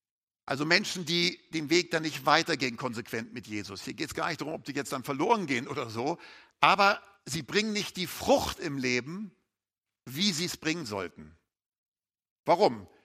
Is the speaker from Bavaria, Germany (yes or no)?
no; Hamburg, Germany; Ich bin ja gebürtiger Hamburger, wie man vielleicht immer noch hört.